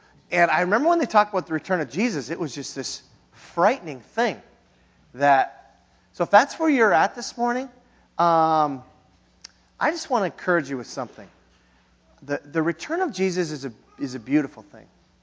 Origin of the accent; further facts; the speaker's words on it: Hibbing, Minnesota, United States; And I was in my hometown. And where I lived, I lived in Hibbing, Minnesota, but I lived a few miles out of Hibbing.